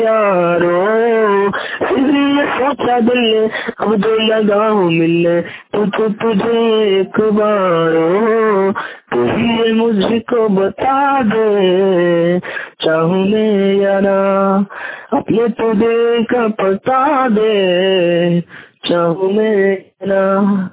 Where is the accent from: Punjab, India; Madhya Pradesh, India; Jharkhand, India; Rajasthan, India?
Jharkhand, India; जिला देवघर झारखंड का रहने वाला हूँ।